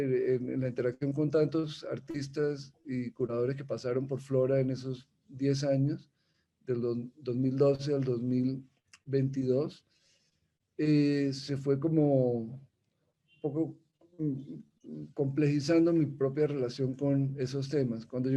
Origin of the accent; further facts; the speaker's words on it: Colombia; voy a hacer algo en mi país, voy a dejar de tener como un trabajo internacional y me voy a centrar en Colombia